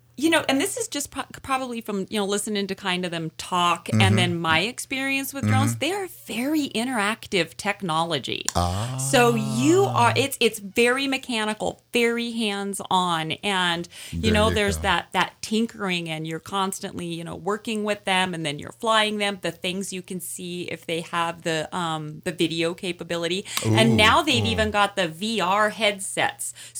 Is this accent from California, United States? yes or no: no; Kenai, Alaska, United States; I'm from Kenai, Alaska, so the mighty Kenai River was on my back porch.